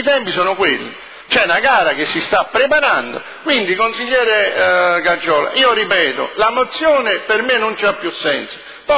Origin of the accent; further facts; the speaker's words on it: Naples, Campania, Italy; Io sono napoletano, faccio sceneggiate, anima.